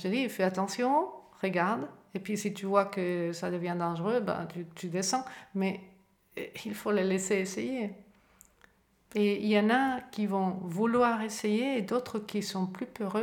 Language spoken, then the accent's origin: French; Spain; moved away; c'est pas parce que moi je suis partie de l'Espagne à l'étranger que je vais aussi demander à mes enfants de faire la même chose.